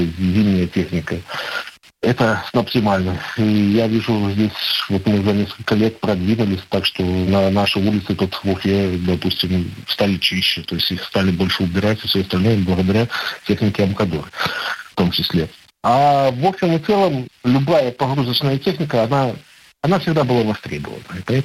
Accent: Belarus; now in Russia; Сам я белорус, хотя уже, наверное, 30 год здесь живу, в Башкортостане. Прикипел, можно уже сказать, к региону.

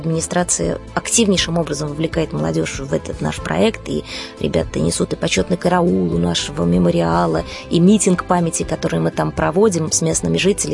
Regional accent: Belarus; now in Moscow, Russia; Мы, белорусы Москвы, инициировали в этом году специальную программу

